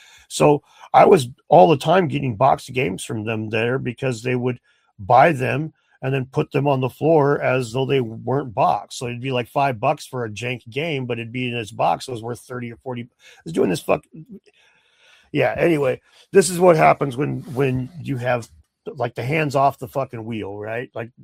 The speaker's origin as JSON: {"language": "English", "town": "Spokane", "region": "Washington", "country": "United States", "said": "Who's from Spokane? I'm from Spokane."}